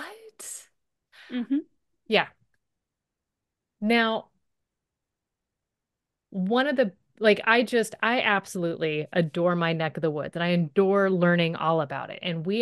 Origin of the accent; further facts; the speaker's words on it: United States; And I lie and say that I'm from Portland, but the truth is, I am from a suburb. I am just north of Portland in a small, like a town, I guess, that is just on the other side of the river.